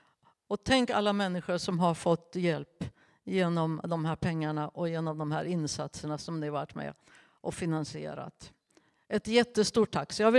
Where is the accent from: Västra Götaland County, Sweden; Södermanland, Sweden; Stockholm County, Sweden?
Södermanland, Sweden; Nyköping; När jag var 13 år så satt jag i ett möte som det här i Nyköping där jag kommer ifrån.